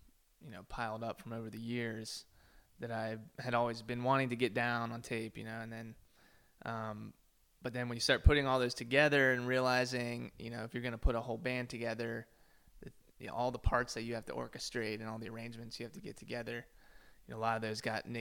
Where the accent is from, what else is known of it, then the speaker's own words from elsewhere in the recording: Virginia, United States; also born or lived in Washington, D.C.; Grew up in Virginia.